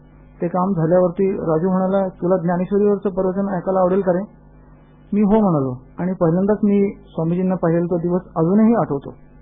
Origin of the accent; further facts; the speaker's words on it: Sakharwadi, Maharashtra, India; also born or lived in Pune; माझा जन्म पुण्यात झाला असला तरी शाळा कॉलेजच्या निमित्ताने मी जवळजवळ 22 वर्षे साखरवाडी सातारा येथे राहिलो.